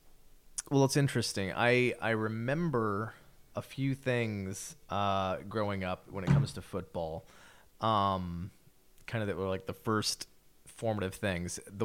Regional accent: Indiana, United States; so I grew up in Indiana and we at the time the Colts were a big deal.

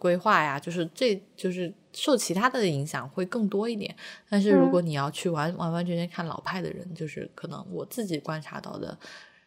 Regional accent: Sichuan, China; 我们四川一直很富庶，我们四川人是不怎么吃饺子的

